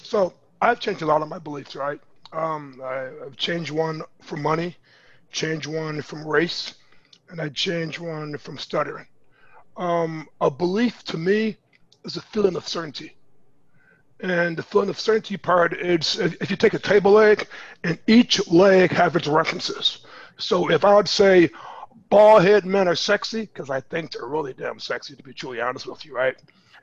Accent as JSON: {"language": "English", "region": "Indiana", "country": "United States", "tie": "born or raised there", "said": "I grew up in Northwest Indiana, and that's where I met Dr. Will back in 1995."}